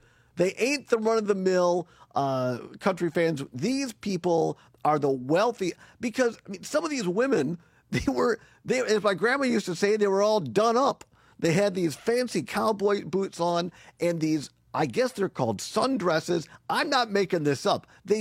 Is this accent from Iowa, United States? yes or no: no; Richland Center, Wisconsin, United States; now in Madison, United States; I grew up in Richland Center. I've now spent half my life in Madison. And I love Madison, Wisconsin.